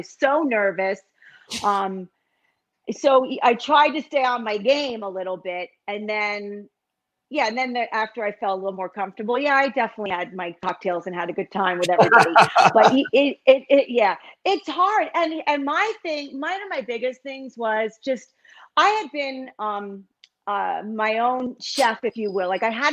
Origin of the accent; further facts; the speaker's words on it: New Jersey, United States; And you know, I was the Jersey girl. I was there, you know, my accent, this, that.